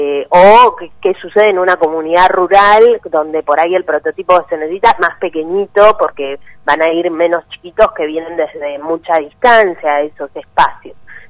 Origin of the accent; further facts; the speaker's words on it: Comodoro Rivadavia, Chubut, Argentina; Yo soy patagónica, comodorense, ¿no? Entonces, entiendo bien el tema del viento, ¿no?